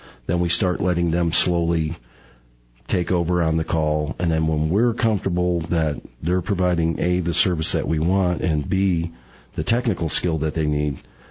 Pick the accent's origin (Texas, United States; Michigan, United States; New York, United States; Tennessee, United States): Michigan, United States; Detroit; Yeah, I grew up in Detroit, so I grew up around cars.